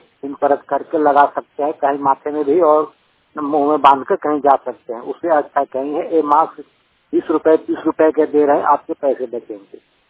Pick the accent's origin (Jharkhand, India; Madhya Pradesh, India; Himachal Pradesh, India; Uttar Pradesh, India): Jharkhand, India; Sugra; झारखंड लामो डिस्ट्रिक्ट सुगरा गांव के निवासी हूँ।